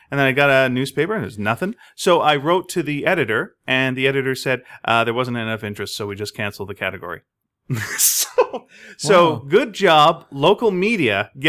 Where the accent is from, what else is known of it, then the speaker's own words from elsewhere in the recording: Canada; I'm Canadian.